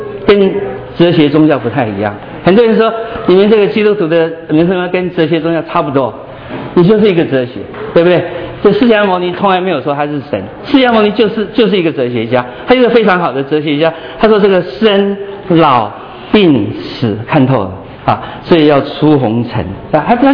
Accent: China; 对我们中国比较好，我们中国人比较聪明

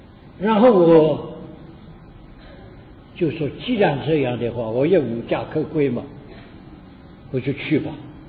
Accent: Shanghai, China; 我是上海人，你如果是上海人，你知道上海有一句古话，倒霉倒到印度国。

